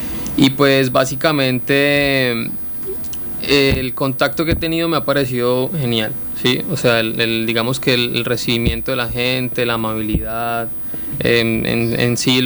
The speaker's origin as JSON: {"language": "Spanish", "town": "Cali", "region": "Valle del Cauca", "country": "Colombia", "said": "Yo soy caleño, yo uh-huh. vengo desde afuera"}